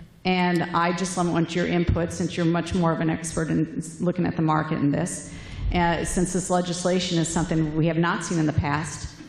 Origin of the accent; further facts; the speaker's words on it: Wheaton, Illinois, United States; I'm the state representative. I'm from the Wheaton area